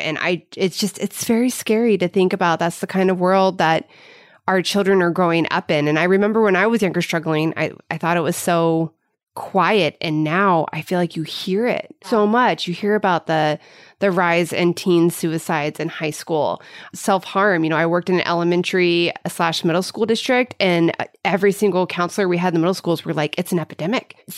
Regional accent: Midwest, United States; like ever takes me back to my growing up in the Midwest.

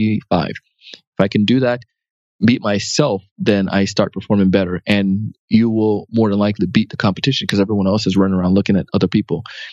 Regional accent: Jamaica; I ran track. Being Jamaican, we run.

